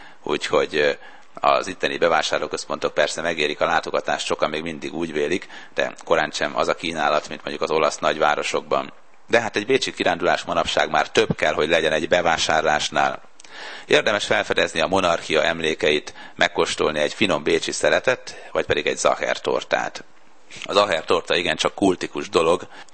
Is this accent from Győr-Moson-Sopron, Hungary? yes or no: yes; Sopron, Győr-Moson-Sopron, Hungary; born there; Én Sopronba születtem